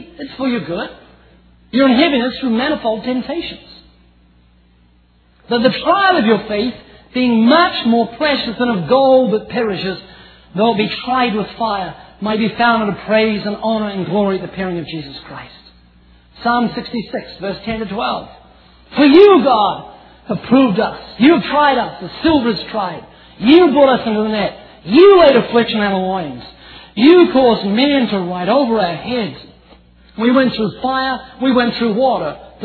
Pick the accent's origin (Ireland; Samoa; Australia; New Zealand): New Zealand; now in California, United States; I'm originally from New Zealand, although you wouldn't know. I've lost my accent. I've been living in California for 14 years.